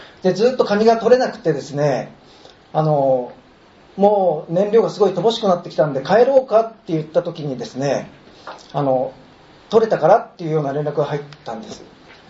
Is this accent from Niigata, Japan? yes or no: yes; Nagaoka, Niigata, Japan; born there; 私はですね長岡市に生まれまして現在43歳です。